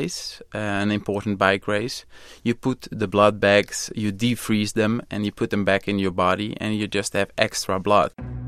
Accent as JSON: {"language": "English", "country": "Netherlands", "second_language": "English", "said": "I'm a cyclist from Holland, and I started riding my bike when I was 11 years old"}